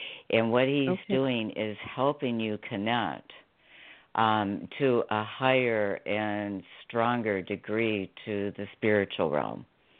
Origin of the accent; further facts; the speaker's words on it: Canton, Ohio, United States; Canton, Ohio.